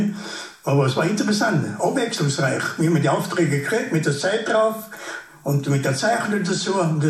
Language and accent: German; Carinthia, Austria; now in Buch in Tirol, Austria; Ja, ich bin ein gebürtiger Kärntner. 1941 bin ich in Kärnten geboren.